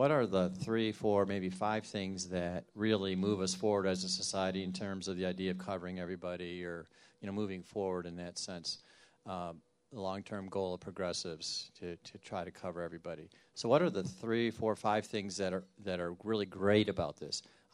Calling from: East Grand Rapids, Michigan, United States; from East Grand Rapids.

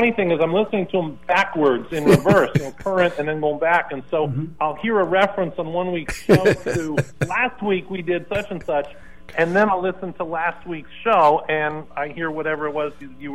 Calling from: Beverly, Massachusetts, United States; from Beverly, Massachusetts.

